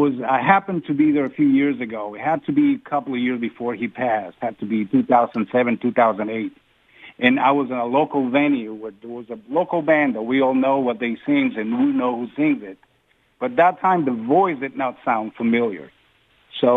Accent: Dominican Republic; I'm from the Dominican Republic

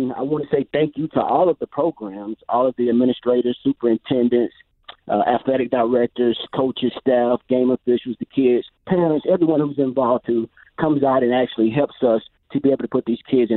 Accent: Montgomery, Alabama, United States; I was born and raised in Alabama, Montgomery, Alabama.

